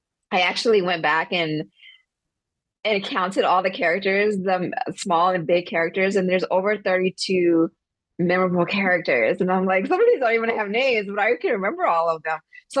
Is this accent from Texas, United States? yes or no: yes; Texas, United States; now in Hawaii, United States; I grew up in Texas, and I'm currently living in Hawaii